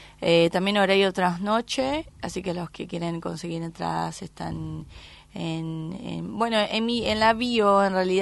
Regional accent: São Paulo, Brazil; Spanish is a second language; now in Argentina; soy de Brasil, de São Paulo. Uh-huh. Y bueno, estoy hace bastante en Argentina, pero voy y vengo.

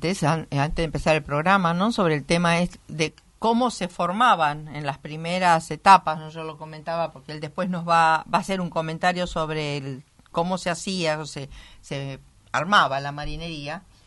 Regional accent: Buenos Aires, Argentina; Somos porteños, ciudad portuaria, como decimos acá siempre

